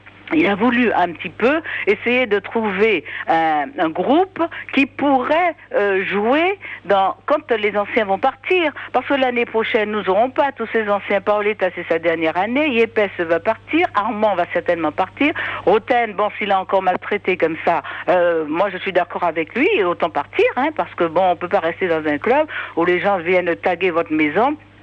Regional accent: Paris, Île-de-France, France; Mais bon, je suis parisienne.

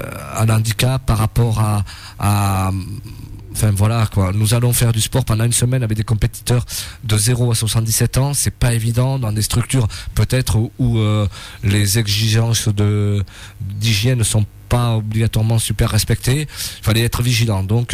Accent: Cahors, Occitanie, France; je suis natif du Lot, de Cahors.

